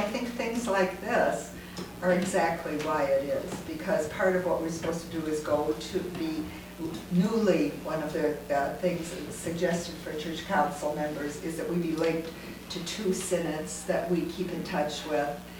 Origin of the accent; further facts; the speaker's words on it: Duluth, Minnesota, United States; from Duluth, Minnesota